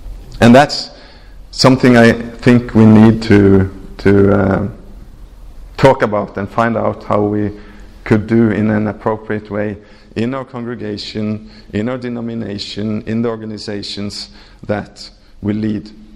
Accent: Kenya; now in Norway; And that was another thing I didn't realize when I came from Kenya to Norway, that I was a significant and important people in other people's lives.

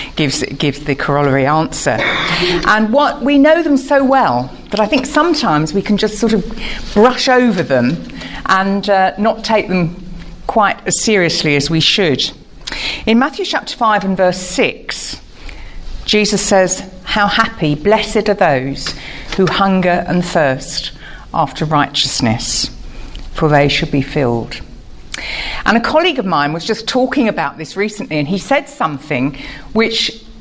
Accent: United Kingdom; accent: posh; as you can tell from my incredibly posh accent, although it's not as posh as my colleague over there, but we'll leave that for the moment, that I'm from the UK.

